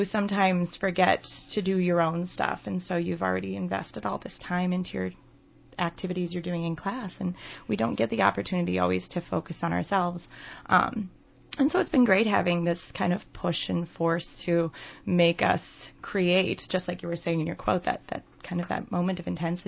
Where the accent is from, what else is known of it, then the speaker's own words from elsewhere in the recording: Northfield, Minnesota, United States; I grew up here in Minnesota, and so I was surrounded by all sorts of different things, and kind of actually grew up in Northfield here